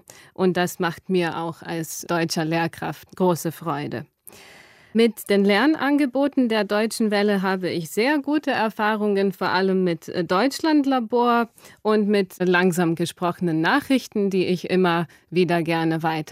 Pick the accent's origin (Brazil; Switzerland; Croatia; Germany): Croatia; Zagreb, City of Zagreb; German is a second language; Ich komme aus Kroatien, aus der Hauptstadt Zagreb und bin als Deutschlehrerin an einer Grundschule und an einem Gymnasium in Zagreb tätig.